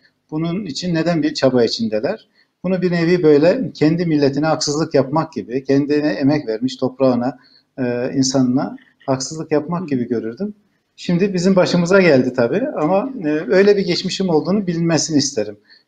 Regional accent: Trabzon, Turkey; born there; also born or lived in Germany; Trabzon doğumluyum. Trabzon'un yukarı köylerinden. Bizim köyümüz artık yaylalara, mezralara sınır bir yerde. Geliyorum. Gurbetçi çocuğuyum. Almanya'da çocukluğumun bir kısmı geçti. Sonra Türkiye'de okudum.

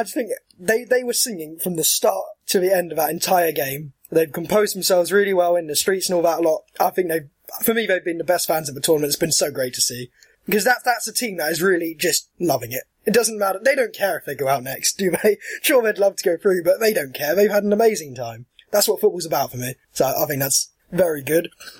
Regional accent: England, United Kingdom; Okay, should we as English fans, you know, they're one of the home nations, should we applaud how well they've done

